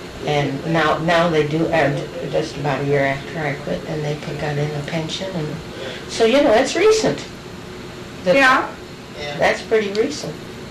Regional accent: Atwater, Ohio, United States; also born or lived in Pennsylvania / Newton Falls, Ohio; Well, we lived in Ohio. I was born in Pennsylvania, but then when I was about 4 years old, we moved to Atwater, Ohio

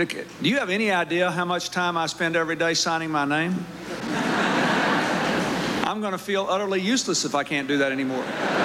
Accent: United States; I have to, as an American, I have to do one little chauvinist thing.

